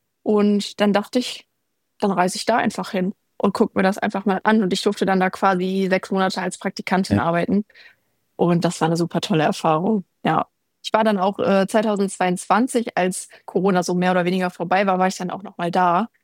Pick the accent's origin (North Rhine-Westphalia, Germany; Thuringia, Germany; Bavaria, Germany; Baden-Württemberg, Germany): North Rhine-Westphalia, Germany; Remscheid; Meine Heimatstadt, also ich komme aus Remscheid, das ist eine Stadt in Nordrhein-Westfalen.